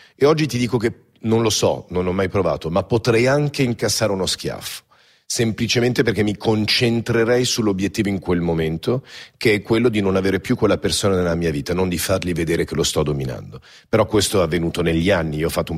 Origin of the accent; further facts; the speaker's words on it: Paris, Île-de-France, France; Io sono nato a Parigi, ci ho vissuto per 18 anni e io sono nato in una famiglia molto benestante